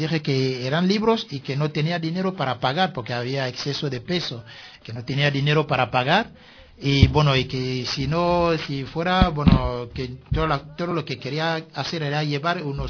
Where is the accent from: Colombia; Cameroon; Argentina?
Cameroon; Spanish is a second language; moved away as an adult; now in Spain; a recoger todos los libros y llevarlos a Camerún. Era la primera intención. ¿Eso por qué? Porque en mi país, siendo un joven estudiante sin posibilidad de investigar